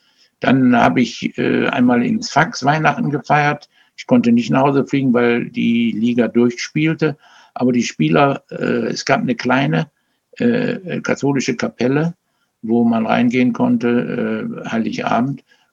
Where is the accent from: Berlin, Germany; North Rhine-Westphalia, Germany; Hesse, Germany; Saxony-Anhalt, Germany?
North Rhine-Westphalia, Germany; Essen; born there; du bist ja eigentlich Essener, ich bin ja in Essen geboren.